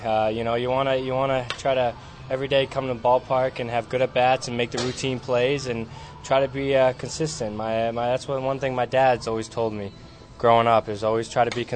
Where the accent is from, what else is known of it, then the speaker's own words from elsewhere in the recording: New Hampshire, United States; And even then it was kind of tougher because I was from New Hampshire.